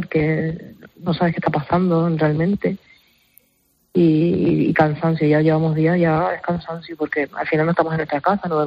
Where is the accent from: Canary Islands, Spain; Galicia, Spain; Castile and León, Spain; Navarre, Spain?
Canary Islands, Spain; nosotros somos canarios, sentimos mucho nuestra tierra